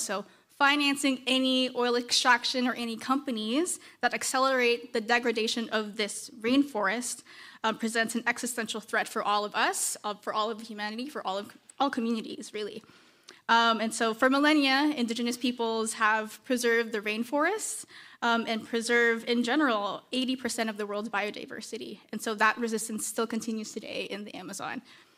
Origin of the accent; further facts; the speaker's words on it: Richmond, United States; also born or lived in Philippines; I am a Richmond native. I was raised in Richmond, but born in the Philippines.